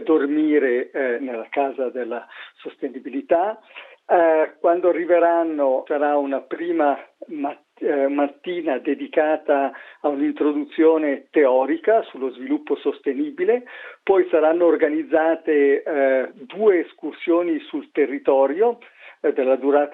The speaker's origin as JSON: {"language": "Italian", "town": "Airolo", "region": "Ticino", "country": "Switzerland", "tie": "born or raised there", "said": "sono cresciuto in un villaggio, sono cresciuto ad Airolo, quindi conosco molto bene questo paese"}